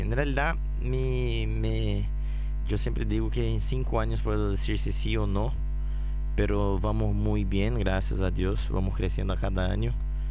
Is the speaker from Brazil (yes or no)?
yes; Brazil; Spanish is a second language; Para los que no saben, soy brasileño y estábamos muy acostumbrados al comercio de Ciudad del Este, donde trabajábamos netamente con brasileños.